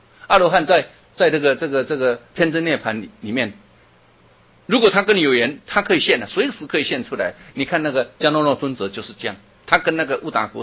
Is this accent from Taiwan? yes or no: yes; Taiwan; 我们台湾话有一句话说得很好